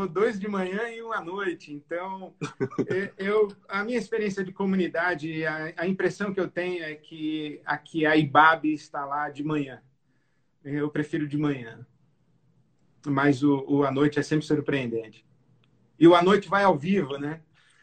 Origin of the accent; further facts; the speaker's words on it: Santos, São Paulo, Brazil; also born or lived in Rio de Janeiro; Eu fui criado em Santos, eu nasci em Santos, no litoral.